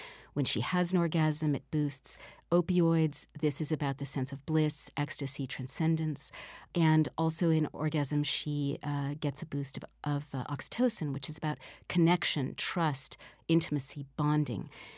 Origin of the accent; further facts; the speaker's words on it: San Francisco, California, United States; And I also saw growing up in San Francisco, in the heart of the gay rights movement, that refusal to be shamed by their sexual identity